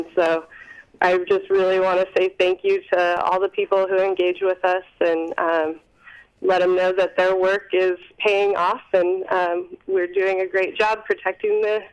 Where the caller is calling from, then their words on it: Anchorage, Alaska, United States; I'm here in Anchorage